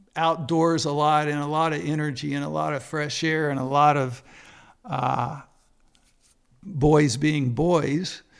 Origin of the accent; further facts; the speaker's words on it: Louisville, Kentucky, United States; when I tell them what it was like growing up in Louisville, Kentucky back in the 60s and 70s